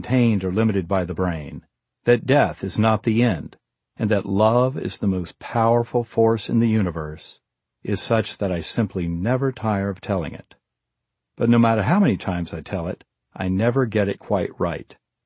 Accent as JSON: {"language": "English", "region": "the South", "country": "United States", "tie": "born or raised there", "said": "As an American growing up in the South in the 20th century, the word I'm used to hearing and saying is God."}